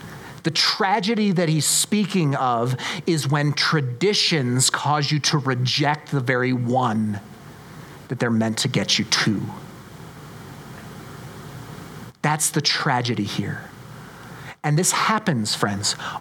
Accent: Colorado Springs, Colorado, United States; I was raised in Colorado Springs, and as a kid, back in the 80s and the 90s, when I was a kid, there was a place in the Springs that was seared into my memory.

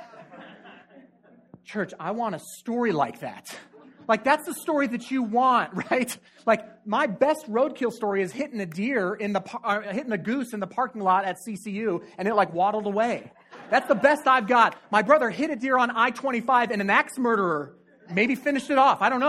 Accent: Colorado Springs, Colorado, United States; We grew up in Colorado Springs. Colorado Springs is a big city, but it's not big, okay?

